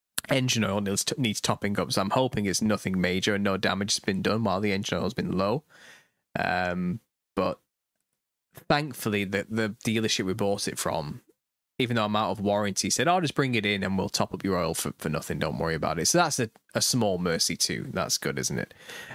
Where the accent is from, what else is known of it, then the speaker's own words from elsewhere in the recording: North West England, United Kingdom; accent: Lancashire; I have a Lancashire accent now.